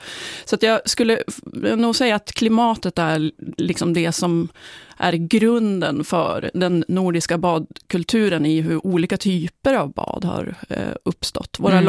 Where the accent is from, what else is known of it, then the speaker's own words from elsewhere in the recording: Norrbotten County, Sweden; Jag är uppvuxen i Norrbotten och i ett litet samhälle där badhuset spelar en väldigt stor roll för oss i samhället.